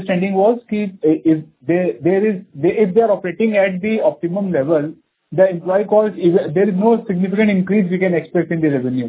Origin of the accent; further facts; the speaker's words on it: Kolkata, West Bengal, India; I'll come down, sir. I am from Kolkata.